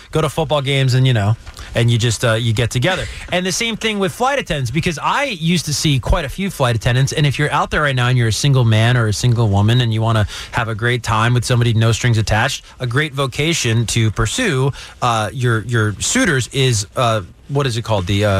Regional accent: New Jersey, United States; now in California, United States; to me, I grew up in New Jersey, you would just say the town. And even people here in California say the town.

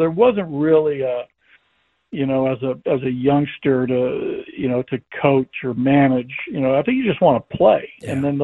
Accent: Washington, United States; I coached Little League, you know, in my hometown up in Washington State.

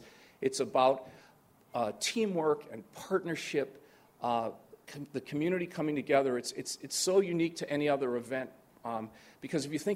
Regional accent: Hammond, Indiana, United States; I'm from Hammond, Indiana. Is there anybody from Northwest Indiana here?

